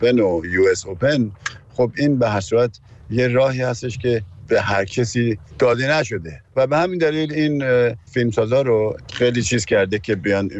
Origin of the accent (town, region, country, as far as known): Tehran, Tehran Province, Iran; born or raised there